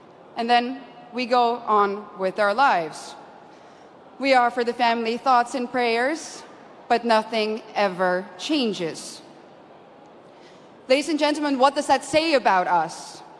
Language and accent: English; Netherlands; Let me back this up for you with some statistics from my home country. Let's take Amsterdam, the capital.